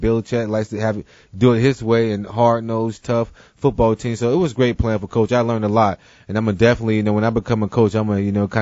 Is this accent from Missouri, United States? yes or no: no; Jacksonville, Florida, United States; I'm from Jacksonville, one of the hotbeds in the country for football.